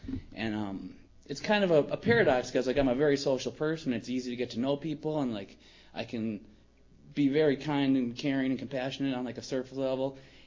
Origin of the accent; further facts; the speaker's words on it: Wisconsin, United States; I'm from Wisconsin, and I've been down here about 4 years